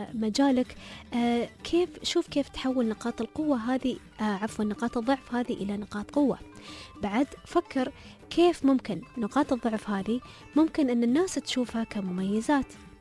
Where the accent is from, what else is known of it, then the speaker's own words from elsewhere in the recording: Dubai, United Arab Emirates; عندنا في دبي